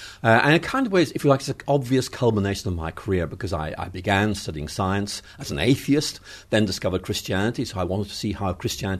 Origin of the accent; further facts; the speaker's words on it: Belfast, Northern Ireland, United Kingdom; born there; Well, I come from Northern Ireland. I was born in Belfast.